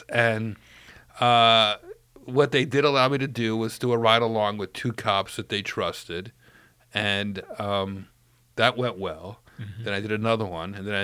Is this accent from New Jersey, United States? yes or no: yes; Newark, New Jersey, United States; I grew up in Newark